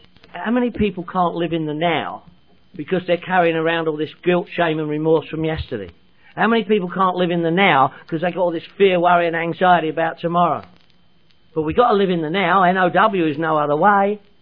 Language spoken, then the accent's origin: English; London, United Kingdom; I'm from London, England.